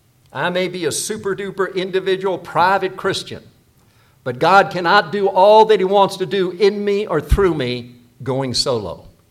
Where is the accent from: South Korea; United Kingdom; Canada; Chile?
South Korea; Growing up in Korea, from time to time, we'd go to a U.S. military base, and I would see the American flag